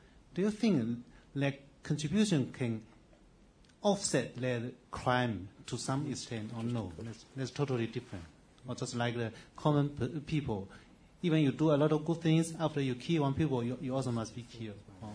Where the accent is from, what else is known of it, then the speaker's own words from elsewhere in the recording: China; Thank you. I'm from China. I work with the Chinese Institute of the Chinese Academy of Social Sciences. That's the largest think tank in China.